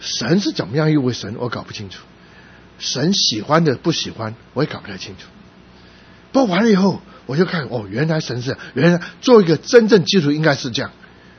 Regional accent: China; 用这个我们中国人讲的话

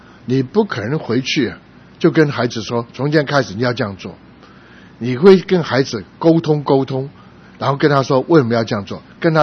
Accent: Guangdong, China; now in United States; 因为我是广东人

